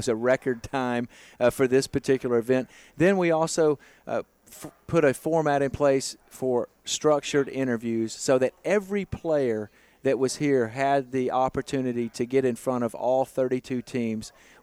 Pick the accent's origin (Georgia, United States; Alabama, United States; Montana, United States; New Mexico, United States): Alabama, United States; Mobile; welcome to my hometown of Mobile and the Senior Bowl.